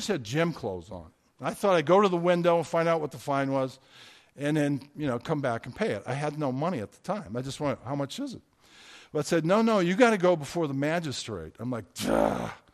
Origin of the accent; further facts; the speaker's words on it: Detroit, Michigan, United States; No, I'm from the Detroit area, but I go to college at Spring Arbor.